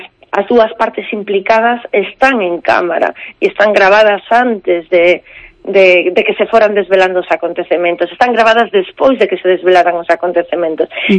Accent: Valdeorras, Galicia, Spain; eu que son de Valdeorras

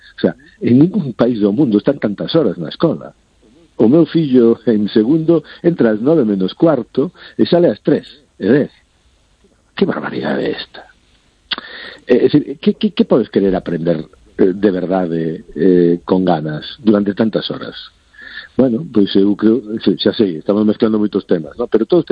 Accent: Galicia, Spain; en Galicia aprendemos portugués, polo mismo prezo. Polo mismo prezo que aprendemos galego, aprendemos portugués.

